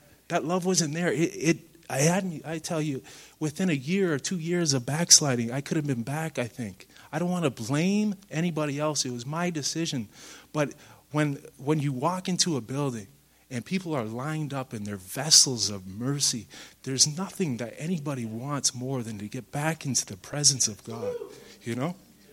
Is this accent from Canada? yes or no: yes; Ontario, Canada; I'm from Ontario, and I went to Bible college there